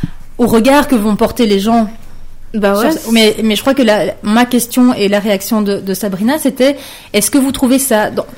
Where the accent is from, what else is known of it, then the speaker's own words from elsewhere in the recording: Belgium; ici, on est belge, on est tous, j'imagine, on a tous la nationalité belge.